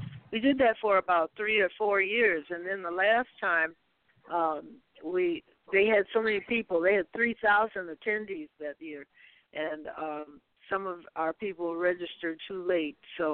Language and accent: English; Detroit, Michigan, United States; now in Lansing, United States; Well, I was raised in Detroit. I took piano lessons since I was six